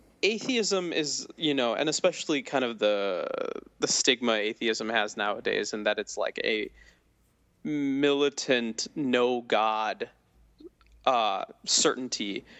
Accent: Downers Grove, Illinois, United States; I grew up in Downers Grove, Illinois. Darien is my hometown, but it's like close to the... It's a Chicago suburb.

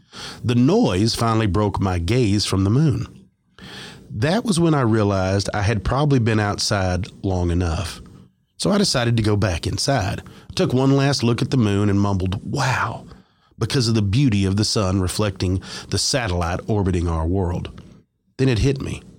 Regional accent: Mobile, Alabama, United States; born there; I was born in Mobile, Alabama in 1964. Until I was in my mid-20s, I had never been on ground much higher than a couple hundred foot above sea level.

